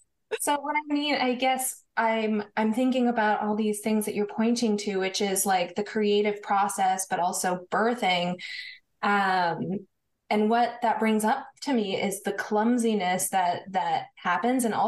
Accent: Utah, United States; I grew up in Utah and it's mountainous, but it's also very deserty.

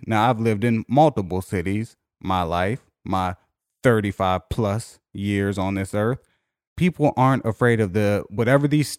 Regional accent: Missouri, United States; I'm from Missouri.

